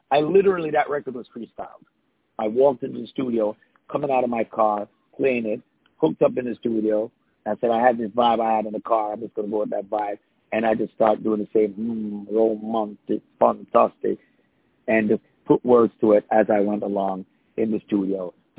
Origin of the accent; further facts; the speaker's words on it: Kingston, Jamaica; also born or lived in New York; Well, I was born and raised in Kingston. I still live in Kingston. I'm actually calling you from Kingston right now.